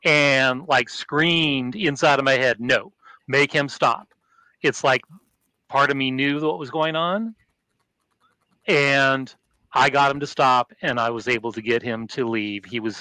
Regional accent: Oregon, United States; I grew up in Oregon and this is where this was from.

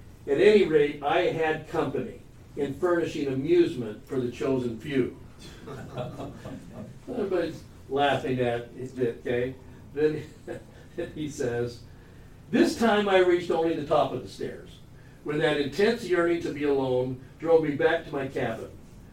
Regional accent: Layton, Utah, United States; By the way, I did, growing up in Layton, in Utah, I would occasionally talk to police

